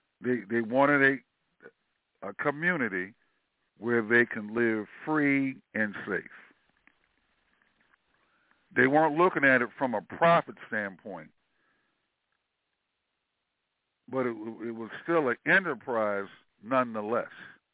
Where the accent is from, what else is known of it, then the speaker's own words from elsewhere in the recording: Washington, District of Columbia, United States; born there; I was born in Freedmen's Hospital in D.C.